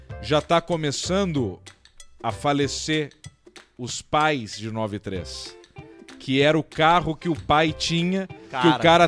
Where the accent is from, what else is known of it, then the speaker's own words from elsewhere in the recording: Alegrete, Rio Grande do Sul, Brazil; Eu sou da Alegrete.